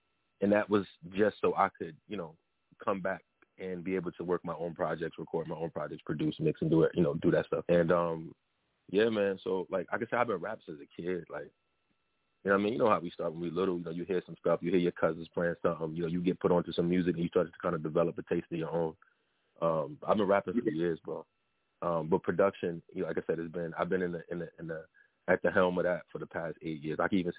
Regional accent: New Jersey, United States; repping North New Jersey. Repping Jersey as a whole, but I'm born and raised in North, so I say that first.

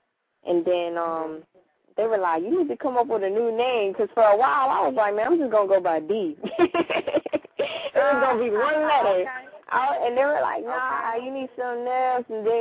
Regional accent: Miami, Florida, United States; you know, I'm from Miami, Florida, and the county here is Dade County.

